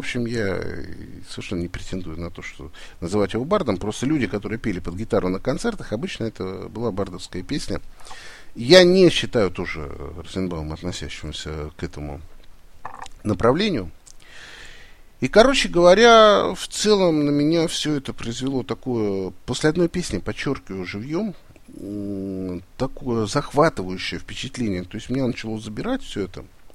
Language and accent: Russian; Saint Petersburg, Russia; Я сам из Питера. Я понимаю, что такое питерское братство.